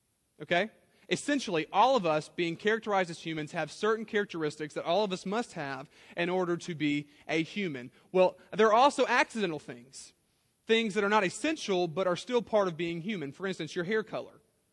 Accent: Louisiana, United States; I grew up in South Louisiana

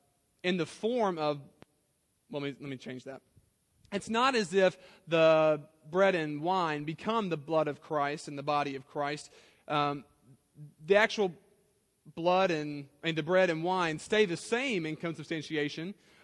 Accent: Louisiana, United States; I grew up in South Louisiana

